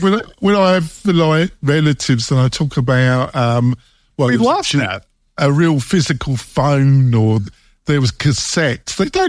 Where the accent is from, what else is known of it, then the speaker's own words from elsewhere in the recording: England, United Kingdom; I'm English, so I think we're doomed anyway.